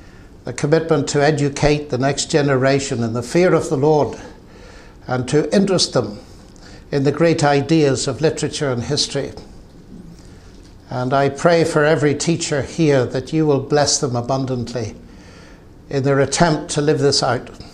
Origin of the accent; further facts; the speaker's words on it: Ireland; I'm going to sound a little bit dogmatic, not simply because I'm Irish